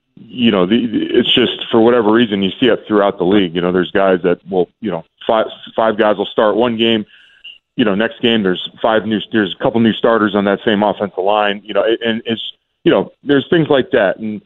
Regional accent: Florida, United States; Myself, I was from Florida.

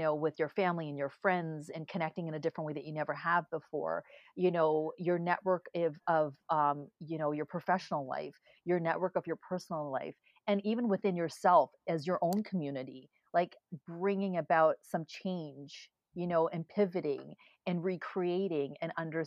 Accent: Canada; Well, I'm Canadian. I grew up in Canada. I went to school here.

